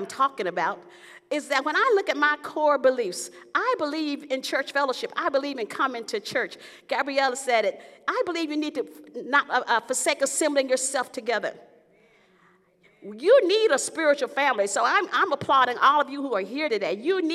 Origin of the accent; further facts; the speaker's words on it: the South, United States; I'm from the South, so I remember my dad had to go to the back of the Dairy Queen to pick up his hamburger.